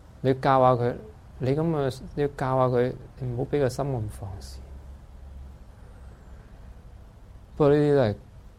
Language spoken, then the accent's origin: Cantonese; Hong Kong; 我哋香港人係慣咗自我膨脹